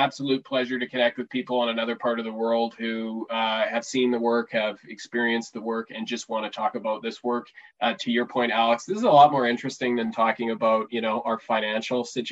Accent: Canada

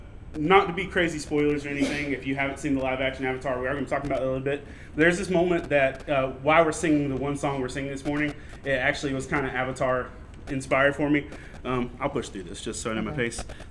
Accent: Lumberton, North Carolina, United States; I am a pastor from Lumberton, North Carolina.

